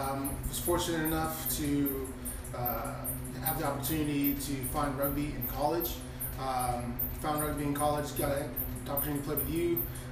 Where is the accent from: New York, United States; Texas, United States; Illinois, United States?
Texas, United States; Stafford; I grew up over in Stafford, outside of Missouri City, Sugar Land area. And just me and my mom. They're from, my whole family's from Jamaica. I'm the only natural born citizen. Everybody's naturalized. I was born here.